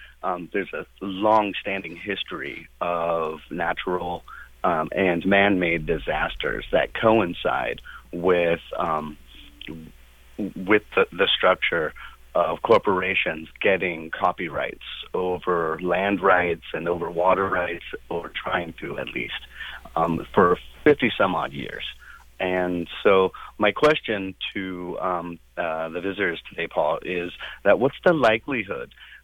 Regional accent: Klamath Falls, Oregon, United States; now in Portland, United States; I grew up in Klamath Falls. I'm in Portland right now. Of course, I fell in love with Portland. I've been here for 24 years

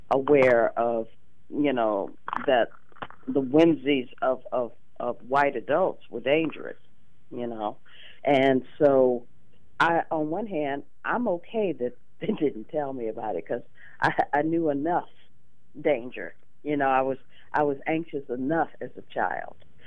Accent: Indiana, United States; born there; I was born in a small town in Indiana, spent the first years there, and then mov

